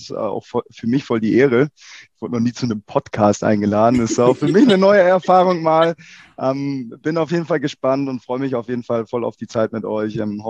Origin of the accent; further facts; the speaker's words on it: Hamburg, Germany; now in Hanover, Germany; bin als Adventist groß geworden im Raum Hamburg, sind dann die Adventgemeinde in Harburg gegangen. Da war ich tatsächlich auch noch bis vor 3 Jahren, da bin ich umgezogen nach Hannover.